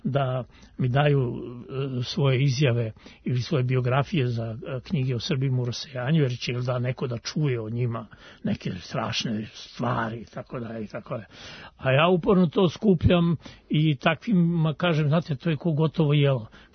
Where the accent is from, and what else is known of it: Serbia